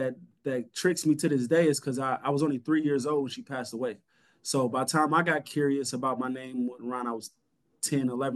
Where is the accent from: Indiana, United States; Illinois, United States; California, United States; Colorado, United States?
Illinois, United States; Rockford; I grew up on the west side of Rockford, Illinois.